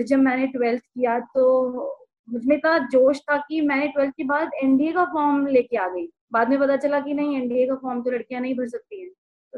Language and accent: Hindi; Uttarakhand, India; मैं उत्तराखंड से हूँ। अगर आपको पता हो तो उत्तराखंड में लगभग हर परिवार में एक फौजी है, तो हम उन्हीं फौजियों की कहानी सुनते सुनते बड़े हुए।